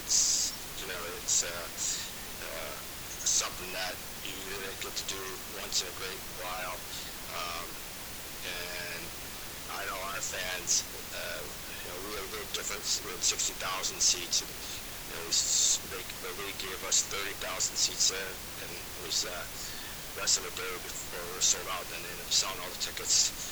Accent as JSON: {"language": "English", "region": "Michigan", "country": "United States", "said": "But I joke after I went to San Diego that I'm from Michigan, and I'm a north-south guy"}